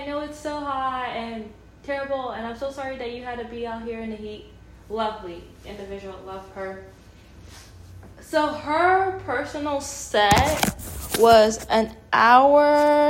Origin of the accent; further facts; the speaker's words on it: Canada; now in Pittsburgh, United States; because I'm from the Northeast, from Canada, then I live in Pittsburgh